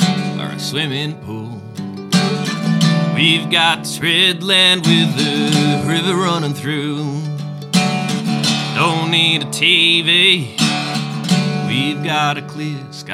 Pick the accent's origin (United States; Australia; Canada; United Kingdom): Australia; Victoria; I'm from the Mornington Peninsula, particularly grown up around that area